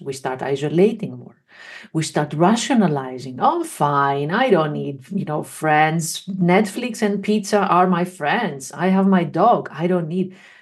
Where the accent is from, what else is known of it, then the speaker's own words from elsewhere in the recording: Greece; now in Netherlands; I was here already in the Netherlands. Originally, I'm from Greece. And it was just 1 year after I moved to the Netherlands.